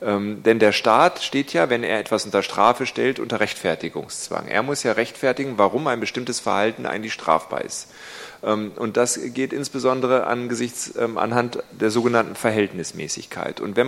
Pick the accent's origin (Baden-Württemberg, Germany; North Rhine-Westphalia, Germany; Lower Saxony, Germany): Lower Saxony, Germany; Garbsen; now in Neustadt am Rübenberge, Germany; Ich komme aus Garbsen. Ist mein Wahlkreis, sorry. Ich wohne in Neustadt. Gefühlt bin ich immer noch Garbsener, weil da bin ich groß geworden. Aber ich bin ein Dorf weitergezogen, das ist Neustadt am Rübenberge.